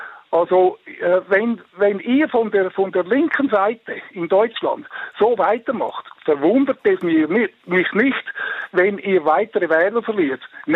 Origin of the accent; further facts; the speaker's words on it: Switzerland; dass ich als Schweizer mich überhaupt in eure Diskussionssitzung, Sendung einmischen darf.